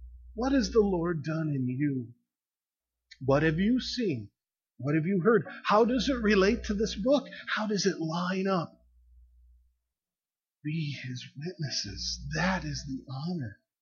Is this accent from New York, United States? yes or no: no; Minnesota, United States; See, growing up in Minnesota, there's a limited planting season. Snow is coming.